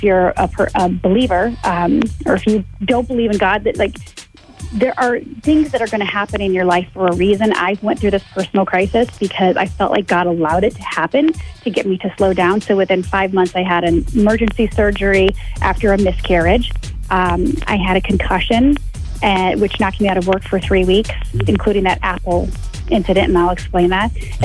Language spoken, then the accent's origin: English; Michigan, United States; I grew up in Michigan, so it's a great, you know, I feel like you guys are my brothers and sisters.